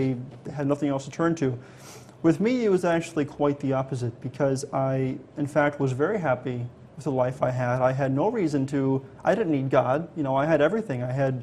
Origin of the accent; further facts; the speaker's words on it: Chicago, Illinois, United States; Now, I grew up in Chicago. So, you know, I have a very similar history to anyone who's living in Chicago.